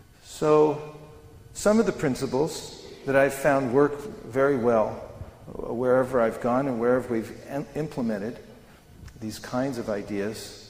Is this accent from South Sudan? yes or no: no; California, United States; I come from Silicon Valley. There people are always looking for venture capital.